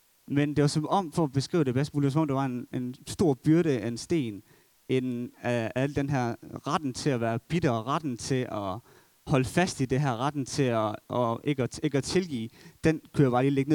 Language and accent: Danish; Brande, Central Denmark Region, Denmark; Så jeg er vokset op i Brande, en lille by i Midtjylland